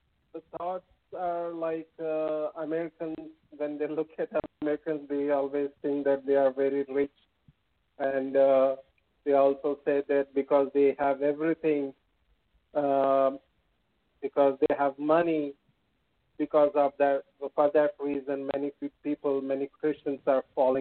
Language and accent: English; India; English is a second language; I'm from India. My English might be not that fluent